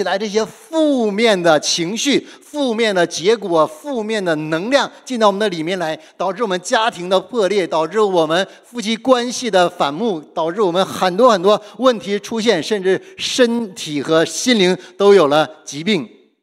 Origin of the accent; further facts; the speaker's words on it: Heilongjiang, China; 我是东北人，土生土长的东北人，黑龙江人，哇，从小就吃什么？吃这个瓜子，吃的太多了。